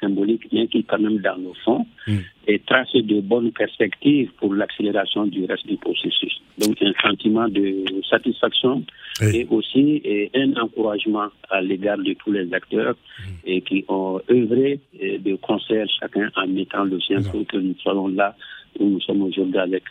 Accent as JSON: {"language": "French", "country": "Mali", "said": "je pense que nous sommes tous des Maliens"}